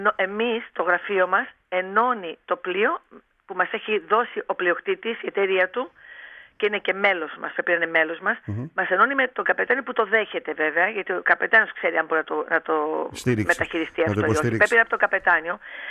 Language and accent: Greek; New York, United States; now in Greece; επειδή είμαι από τη Νέα Υόρκη και επειδή εκεί δουλεύουν οι νέοι και πάνε πανεπιστήμια